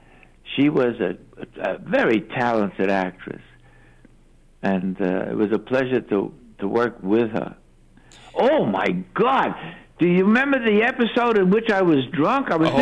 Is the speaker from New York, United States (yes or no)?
yes; Brooklyn, New York, United States; I'm from Brooklyn. You hired me to play Walter, and you wrote, it sounds like I'm playing Archie Bunker, Irish. I'm a Brooklyn Jew, for crying out loud.